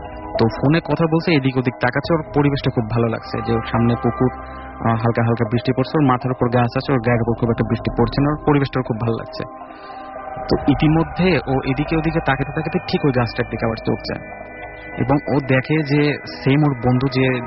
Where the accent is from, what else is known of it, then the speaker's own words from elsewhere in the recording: Pabna, Rajshahi Division, Bangladesh; আমি এসেছি মধ্যপাড্ডা থেকে, আমার হোম টাউন পাবনার অষ্টমনির সাথে।